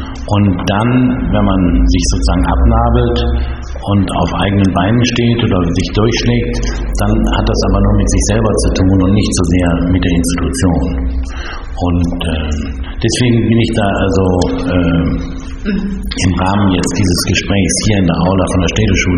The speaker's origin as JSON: {"language": "German", "region": "North Rhine-Westphalia", "country": "Germany", "said": "ich komme aus dem Münsterland, also nach Holland, das war dann schon sehr spürbar."}